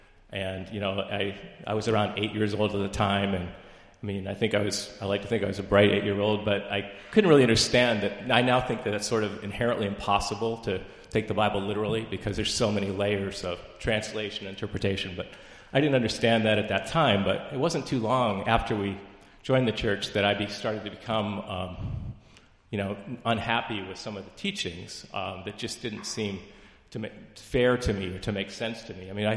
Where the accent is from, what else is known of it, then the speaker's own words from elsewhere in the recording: Ohio, United States; and I used to tell people I was Southern Baptist, and they said, "Where are you from?" And I said, "Northern Ohio."